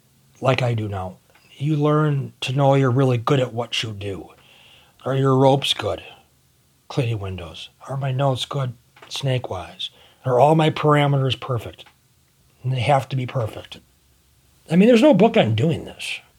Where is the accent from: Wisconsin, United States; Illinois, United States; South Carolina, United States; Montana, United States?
Wisconsin, United States; Milwaukee; Basically, we grew up in Milwaukee with a bunch of punks, so I grew up as a punk.